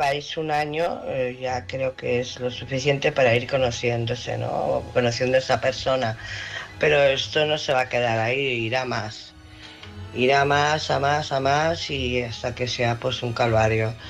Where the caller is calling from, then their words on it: Barcelona, Catalonia, Spain; de Barcelona.